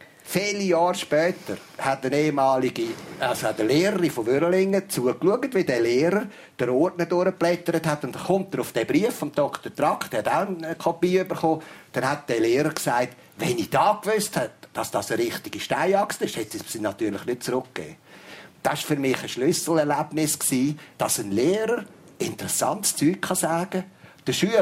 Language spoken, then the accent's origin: German; Aargau, Switzerland; ich bin aus der Habsburger Gegend, da hat man irgendwie ein anderes Gefühl mit Scherzen und so weiter.